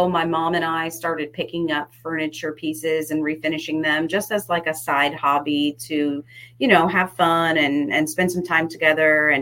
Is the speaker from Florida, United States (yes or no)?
yes; Port St. Lucie, Florida, United States; the Port St. Lucie area. And we just felt like we really needed an outlet like this in our town, in my hometown.